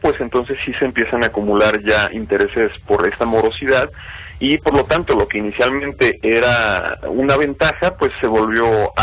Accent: Mexico; Como mexicanos, nos queda mucho todavía que hacer en este tema del ahorro

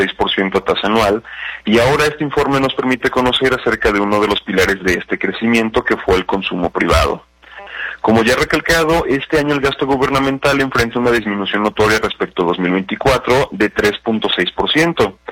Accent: Mexico; Cada vez más somos los mexicanos también que dependemos del uso de tarjetas de crédito

